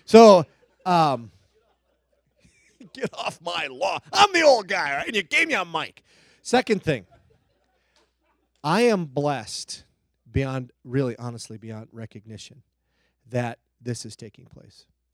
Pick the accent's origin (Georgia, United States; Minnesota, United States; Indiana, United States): Minnesota, United States; Hibbing; Hey, I grew up in Hibbing. We hated the cities.